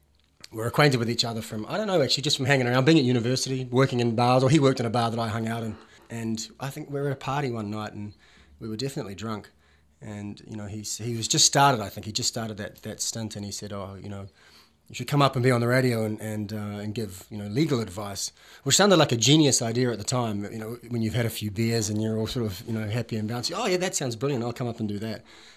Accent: Hamilton, Ontario, Canada; I grew up in Hamilton and cultural wasteland as it was. Maybe not so now, but it definitely was then. And just I came up here to go to university

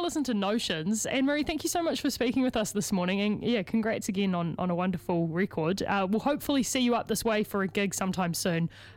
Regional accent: Christchurch, Canterbury, New Zealand; Hey, I'm also from Christchurch, so I can throw stones in this glass house.

